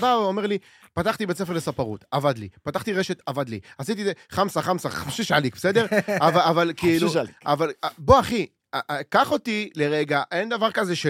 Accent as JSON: {"language": "Hebrew", "town": "Ashdod", "region": "Southern District", "country": "Israel", "said": "אין אחרת, אני אשדודי יכול להגיד לך"}